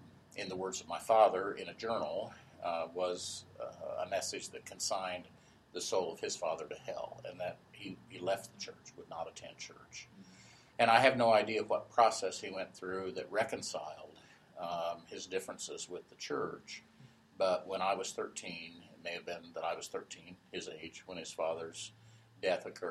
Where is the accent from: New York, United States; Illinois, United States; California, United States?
California, United States; Grass Valley; born there; I was born in 1952 in Grass Valley, California. I was baptized as an infant in Grass Valley at the Emmanuel Episcopal Church.